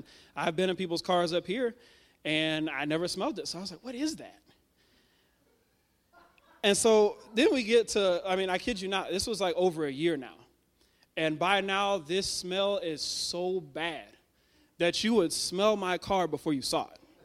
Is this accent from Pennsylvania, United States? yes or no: no; Houston, Texas, United States; because I'm not from a cold place. I'm from Houston, Texas. You know, we fry down there. We don't have ice.